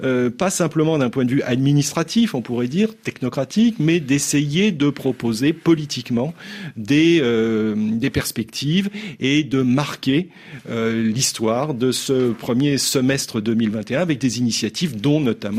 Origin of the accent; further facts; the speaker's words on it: France; moi, en tant que Français, j'éprouve aussi quand j'entends cette phrase